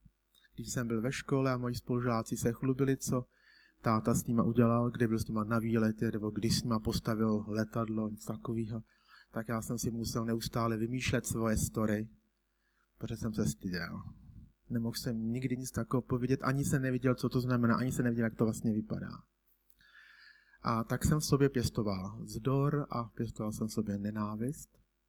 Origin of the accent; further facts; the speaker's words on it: Litvínov, Ústí nad Labem Region, Czechia; pocházím z Litvínova, je to skutečně kousek cesty, nesnadné cesty